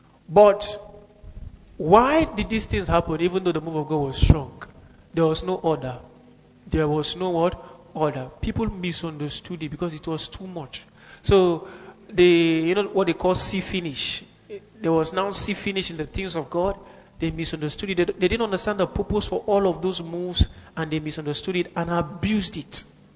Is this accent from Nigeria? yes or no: yes; Kaduna, Kaduna State, Nigeria; In Nigeria, especially this part of Nigeria, some sort of. Where I grew up in Kaduna